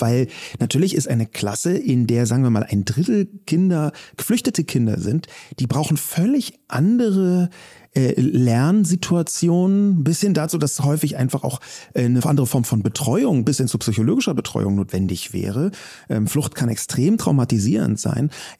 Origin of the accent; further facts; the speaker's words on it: Berlin, Germany; Ich komme ja selber aus Berlin